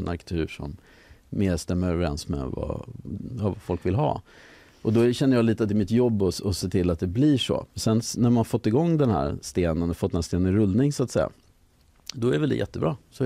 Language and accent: Swedish; Uppsala, Uppsala County, Sweden; now in Gothenburg, Sweden; men jag kommer från Uppsala, flytta hit.